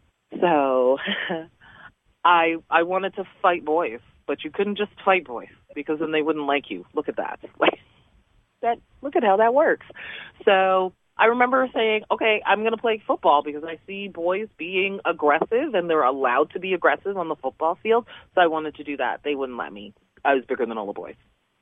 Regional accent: Calgary, Alberta, Canada; I was bullied a lot in my youth growing up in Calgary.

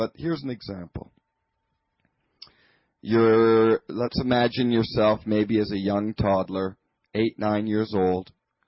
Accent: Canada; I grew up in Canada, a big farm, and with a very loving family.

